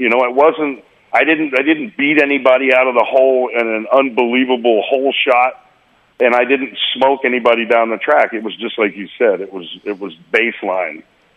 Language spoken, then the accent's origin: English; Oklahoma, United States; Yeah, I'm from Oklahoma, you know.